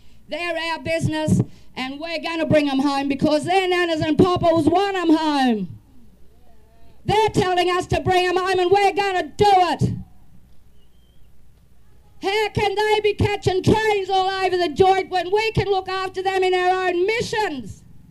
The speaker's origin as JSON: {"language": "English", "town": "Tiwi Islands", "region": "Northern Territory", "country": "Australia", "tie": "born there", "said": "I'm also a Nyalapon woman. I was born on the Tiwi Islands in the Arafura Sea."}